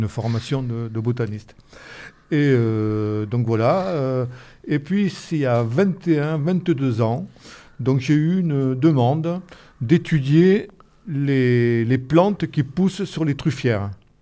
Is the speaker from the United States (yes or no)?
no; Sarlat, Nouvelle-Aquitaine, France; born there; Je suis né à Sarlat.